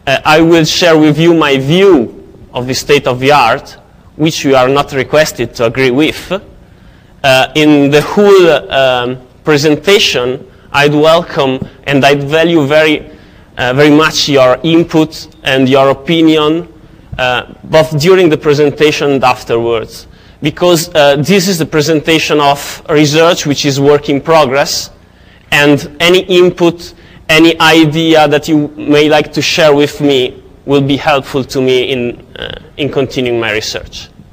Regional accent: Italy; English is a second language; I come from Italy.

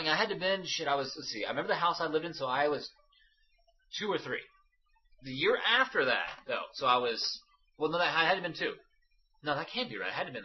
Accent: Louisiana, United States; I'm from the South, Louisiana, and it's impossible to not see the old show.

